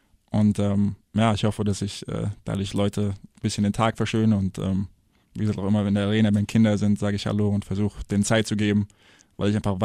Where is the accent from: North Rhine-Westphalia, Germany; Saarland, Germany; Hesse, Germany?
Hesse, Germany; Wiesbaden; Ich bin ja, also muss ich auch dazu sagen, ich bin ja auch aus Wiesbaden.